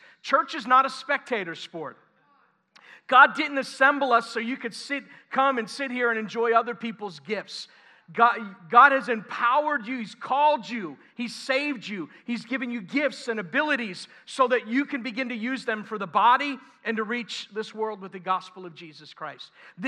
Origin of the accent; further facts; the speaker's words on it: New York, United States; I'm a Knicks fan. Sorry, born and raised in New York.